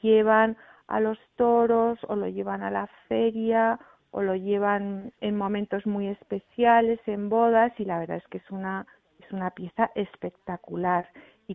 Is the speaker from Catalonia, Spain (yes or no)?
no; Madrid, Community of Madrid, Spain; now in Seville, Spain; yo vivo en Sevilla, soy de Madrid, pero ya llevo mucho tiempo viviendo aquí